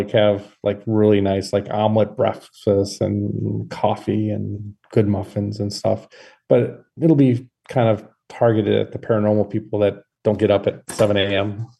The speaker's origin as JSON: {"language": "English", "region": "Midwest", "country": "United States", "accent": "Midwest", "said": "There's my Midwest accent coming through."}